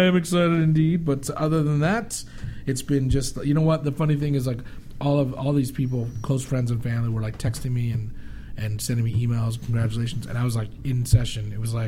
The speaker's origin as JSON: {"language": "English", "region": "California", "country": "United States", "tie": "born or raised there", "lives_now": "Los Angeles, United States", "said": "It's like 5 miles from my hometown, 5 miles from where I grew up. So like all my hometown peeps are coming. All my crew over here in L.A. are coming"}